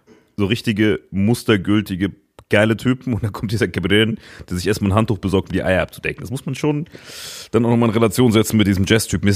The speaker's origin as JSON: {"language": "German", "region": "Saarland", "country": "Germany", "tie": "born or raised there", "said": "Im Saarland zum Beispiel, wenn ich in meinem Heimatort, wo ich gewohnt habe, wählen gehe, niemand braucht deinen Personalausweis."}